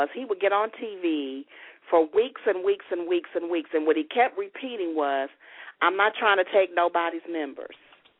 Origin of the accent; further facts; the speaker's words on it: Dallas, Texas, United States; preachers that I grew up with in Dallas, they taught the same way